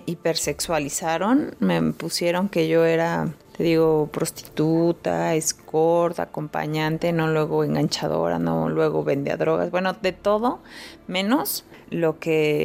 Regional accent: Mexico; Amo mi país, soy muy orgullosa mexicana, pero he tenido oportunidades de estar en otros países

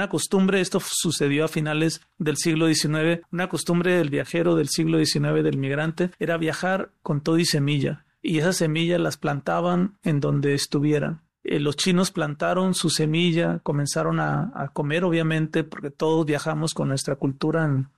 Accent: Tijuana, Baja California, Mexico; yo soy nativo de aquí, de Tijuana, mis padres también nativos, raramente nativos también de Tijuana.

